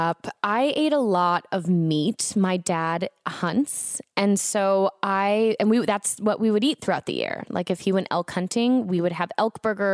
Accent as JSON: {"language": "English", "region": "Florida", "country": "United States", "tie": "born or raised there", "said": "I was growing up in Florida and not many other kids were like, they'd come over to eat dinner at our house"}